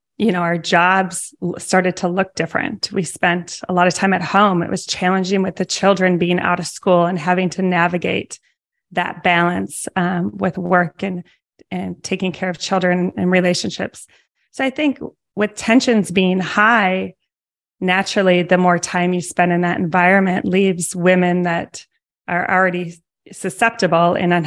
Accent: Eden Prairie, Minnesota, United States; I was born and raised in Eden Prairie. So okay. Miles away from

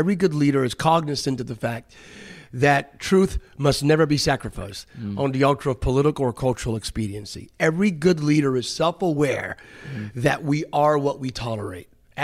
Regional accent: Bethlehem, Pennsylvania, United States; 14-year-old kid, Bethlehem, Pennsylvania. I grew up in Pennsylvania. My dad was a Mack truck worker. My mom was a homemaker.

